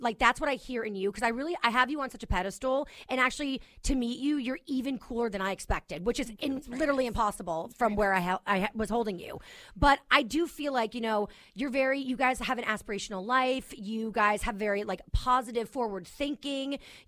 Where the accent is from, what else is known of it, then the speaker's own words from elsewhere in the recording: New York, United States; Maybe because I'm a New Yorker?